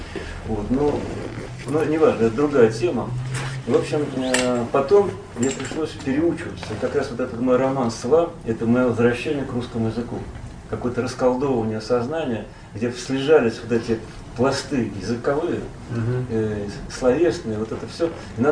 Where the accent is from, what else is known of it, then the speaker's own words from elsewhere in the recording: Russia; now in France; я там человек, приехал из России, я там пел на клиросе у них по-французски